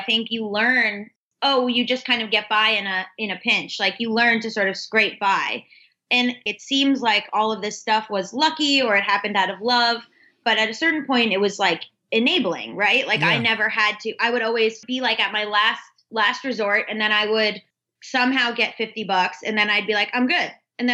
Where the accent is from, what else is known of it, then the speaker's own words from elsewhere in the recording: Florida, United States; also born or lived in Georgia; I grew up in South Florida, but it was like split time a lot between Florida and Georgia. And so in the South, but also in the very Jewish part of Florida.